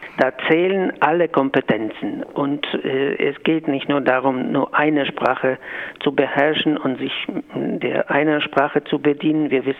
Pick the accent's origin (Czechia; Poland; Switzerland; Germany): Poland; now in Graz, Austria; Und ich weiß zum Beispiel von meinem Heimatland Polen, da haben sich Kulturinstitute zusammengetan